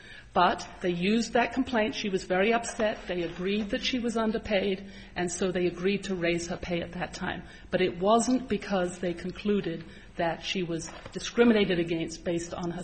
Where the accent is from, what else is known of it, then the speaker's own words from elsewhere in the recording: London, United Kingdom; now in United States; No, I'm sorry to say I'm from London, England.